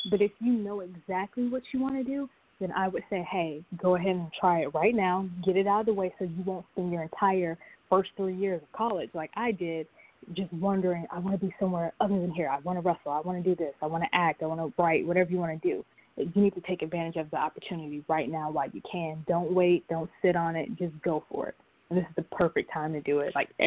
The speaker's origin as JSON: {"language": "English", "region": "Alabama", "country": "United States", "said": "Like I'm from Alabama, but we like live kind of like on the state line. So if we want to go to Walmart, we literally have to go to Mississippi to go to Walmart."}